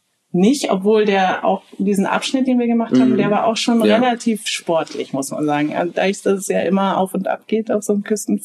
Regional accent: North Rhine-Westphalia, Germany; also wir kommen aus Nordrhein-Westfalen, sind wir nach Frankreich gefahren erstmal

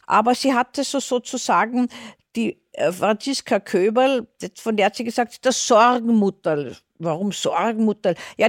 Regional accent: Austria; das sagt man bei uns in Österreich, so aufgepäppelt hat mit ihren Kochkünsten.

